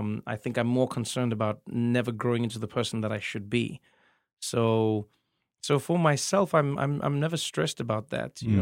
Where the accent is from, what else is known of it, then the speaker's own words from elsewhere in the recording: South Africa; as a South African comedian, I can't come to America and tell you jokes about our politicians.